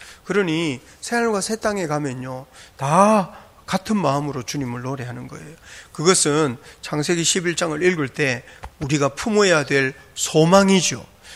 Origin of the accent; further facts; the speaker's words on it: Jeolla, South Korea; 저는 제가 웬 경상도, 저 전라도 사람인데